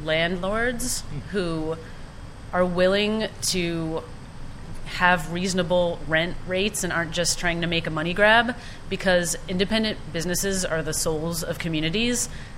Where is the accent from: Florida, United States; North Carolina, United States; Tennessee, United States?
Florida, United States; Miami; as a city as large as Miami, in my opinion, especially because it's my hometown, needed one.